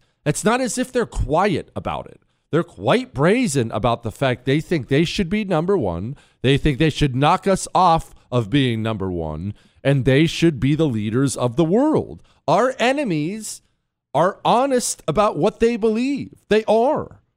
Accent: Louisiana, United States; now in Houston, United States; I'm a Cajun dude. And this won't apply to everybody in the country because I'm in Houston. And in Houston, if you look at a map, we're reasonably close to Louisiana.

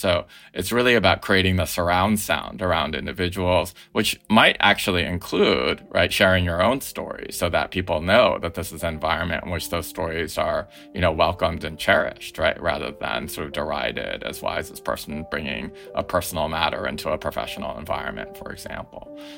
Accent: Colombia; So I want people to be able to rebut the idea of just because I say I'm from Colombia.

